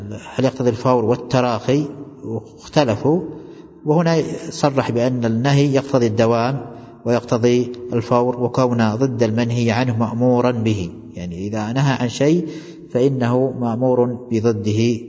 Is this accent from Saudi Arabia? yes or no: yes; Najd, Saudi Arabia; وهذا كان موجود عندنا في نجد